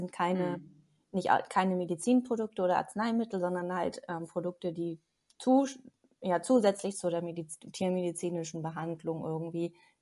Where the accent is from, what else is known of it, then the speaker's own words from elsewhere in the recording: Hamburg, Germany; now in Föhr, Germany; Ich bin mittlerweile 39 Jahre alt und lebe seit 8 Jahren auf der Nordseeinsel Föhr. Ich komme ursprünglich aus Hamburg